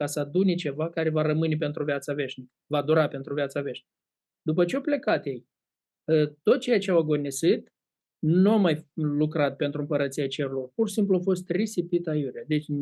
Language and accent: Romanian; Moldova; Construcțiile cum le facem noi, ele nu durează. Construcțiile aproape care. Ce avem noi în Republica Moldova, cel mai vechi?